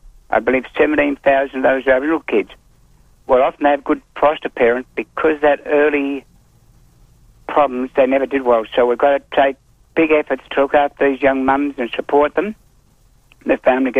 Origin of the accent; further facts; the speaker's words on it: Cherbourg, Queensland, Australia; born there; Well, originally I was born in Cherbourg, and I got taken away as a youngster